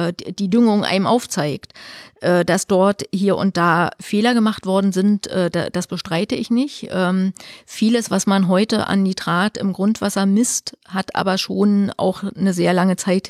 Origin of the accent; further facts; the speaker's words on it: East Germany, Germany; das ist von der Flächenausstattung für uns als Ostdeutsche jetzt nicht ungewöhnlich.